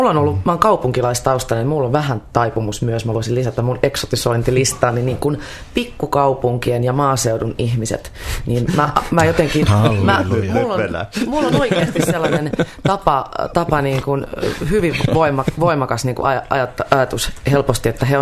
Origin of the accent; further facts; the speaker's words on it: Helsinki, Uusimaa, Finland; Mä oon ihan täältä pääkaupungista